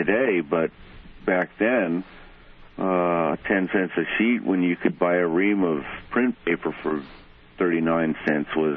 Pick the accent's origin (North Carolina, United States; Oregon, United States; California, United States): California, United States; also born or lived in Illinois; No, I was born in Illinois, grew up in California, and came here came to Central City in 77, and then moved down here in 79.